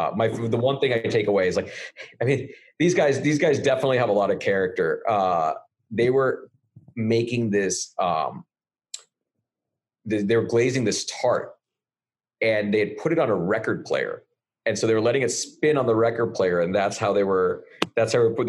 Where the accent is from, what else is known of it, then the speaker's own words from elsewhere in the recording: Canada; I'm Canadian and I'm not allowed in Canada.